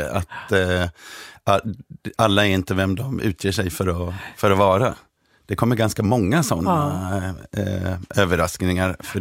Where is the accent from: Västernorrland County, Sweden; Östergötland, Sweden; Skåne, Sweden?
Skåne, Sweden; Ja, jag är från Skåne